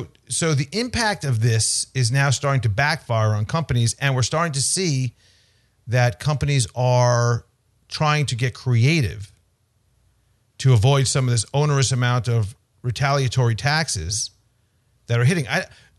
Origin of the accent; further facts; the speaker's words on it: United States; I'm an American.